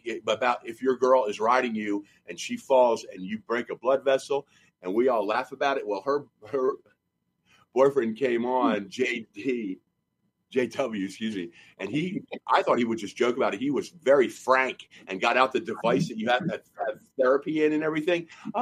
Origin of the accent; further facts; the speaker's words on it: Nashville, Tennessee, United States; because growing up there, you know, I grew up in Bellevue.